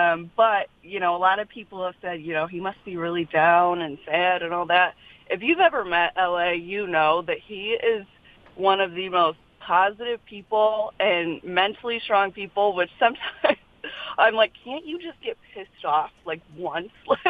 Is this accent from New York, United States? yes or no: no; Detroit, Michigan, United States; You know, I'm from Detroit and he was with the Lions, and we've wanted to create it since then.